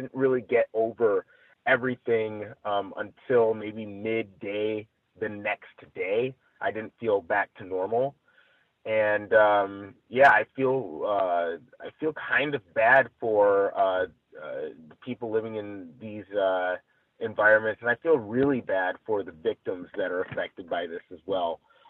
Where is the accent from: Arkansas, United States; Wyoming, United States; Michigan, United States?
Michigan, United States; also born or lived in Chicago; Mind you, I'm from Michigan and Chicago, so I've never been in a fire type situation.